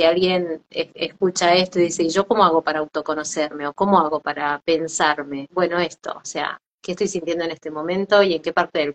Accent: Mendoza, Argentina; eran muchísimas personas en un auditorio en Mendoza, de donde yo soy, en Argentina

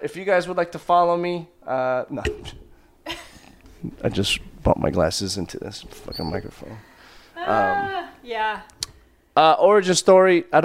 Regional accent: Michigan, United States; now in Los Angeles, United States; I'm from Michigan. Yes, originally.

